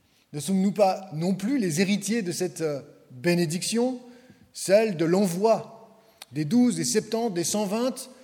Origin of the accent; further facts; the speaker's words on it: Switzerland; on est Suisse, quoi. Je pense qu'à Reconvilier, comme dans le canton de Vaud, on reste des gens prompts à une forme de neutralité, de pacifisme